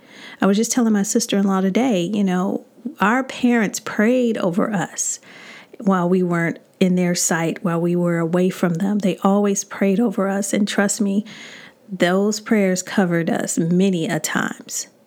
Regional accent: Chicago, Illinois, United States; But, you know, I'm from Chicago, so it's still so much I can take.

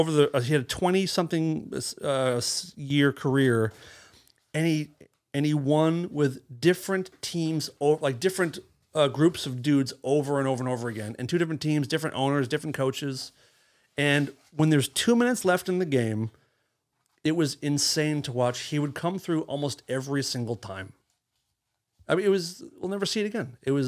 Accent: New England, United States; Correct. I'm from New England. I mean, I do claim.

